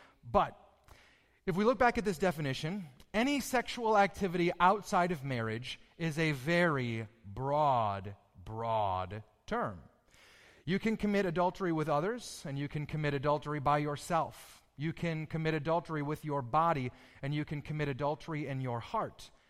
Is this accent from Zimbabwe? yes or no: no; Michigan, United States; Now, most of you know I grew up in Michigan. In Michigan, 9 months out of 12 is winter, and it is cold